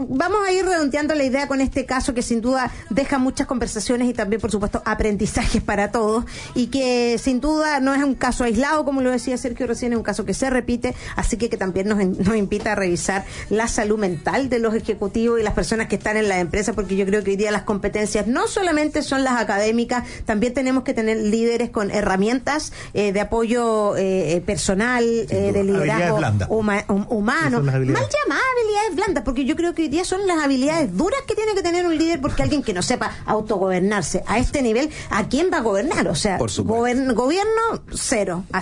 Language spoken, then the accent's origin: Spanish; Chile; que igual uno se siente mal a veces de decir soy chileno